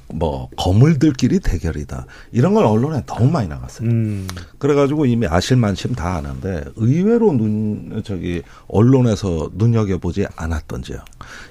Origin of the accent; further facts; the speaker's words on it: Chungcheong, South Korea; 제 고향은 아니에요. 물론 충청도 사람이긴 하지만